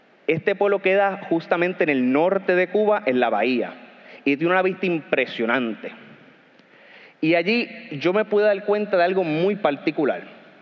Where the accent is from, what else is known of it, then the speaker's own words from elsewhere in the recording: Puerto Rico; sí, soy de Puerto Rico y soy maestro